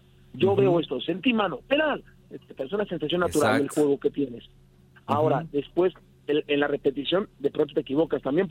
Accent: Mexico; como mexicano

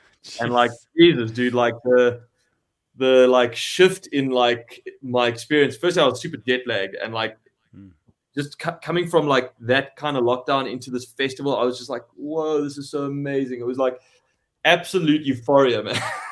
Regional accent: South Africa; I was saying I'm a South African artist. I'm going to go and collaborate with American artists.

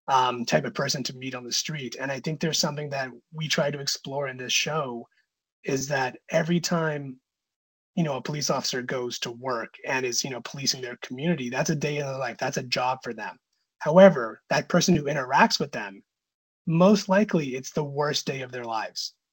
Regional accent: Canada; born there; I was one of the few Punjabi kids on the team. That's the background of my family. I was born here in Canada. My parents had come from India.

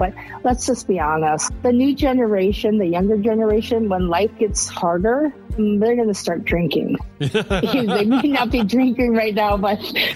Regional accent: Wisconsin, United States; I'm from Wisconsin, so I'm always going to promote brandy

